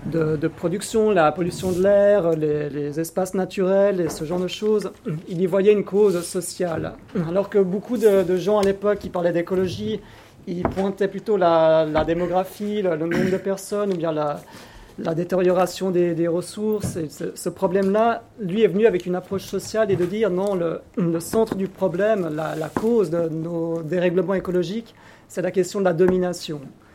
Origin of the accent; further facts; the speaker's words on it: Geneva, Switzerland; Je continue puisque j'ai ouvert les feux. Mais donc je suis d'ici, de Genève